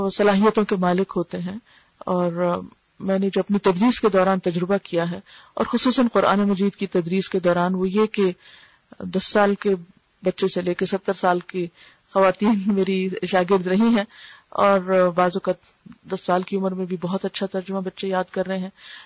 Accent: Sargodha, Punjab, Pakistan; Class to میں گاؤں میں تھوڑے دن کے لیے گئی, لیکن یہ کہ باقاعدہ یہاں جہاں میری پیدائش ہوئی سرگودا میں, وہاں جو ایک فارمل سکولنگ ہے وہ کلاس تھری سے شروع ہوئی.

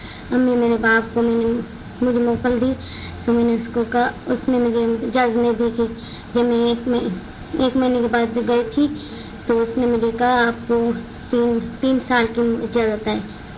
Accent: Ghora Bari, Sindh, Pakistan; Urdu is a second language; میں گھوڑا بڑی سے آئی ہوں.

